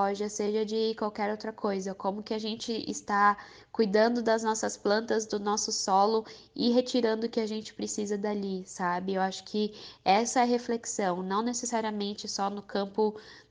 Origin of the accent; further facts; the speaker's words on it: São Paulo, Brazil; eu sou de São Paulo, mas eu moro hoje em Santa Catarina.